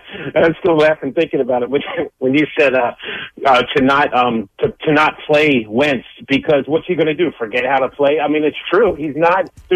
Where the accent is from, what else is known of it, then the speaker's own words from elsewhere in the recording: Philadelphia, Pennsylvania, United States; But it's about me growing up in Philly and, seeing the alcoholism in my family.